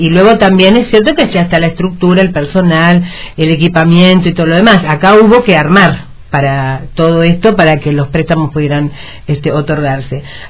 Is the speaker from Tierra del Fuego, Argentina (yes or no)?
yes; Río Grande, Tierra del Fuego, Argentina; para mí, que soy de Río Grande, la he realizado en cada uno de esos lugares donde me ha tocado participar con niveles de responsabilidad.